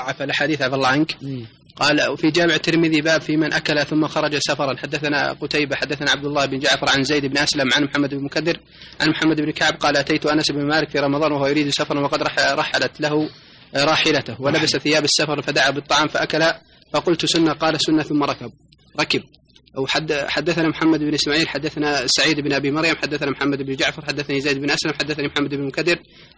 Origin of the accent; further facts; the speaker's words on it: Egypt; moved away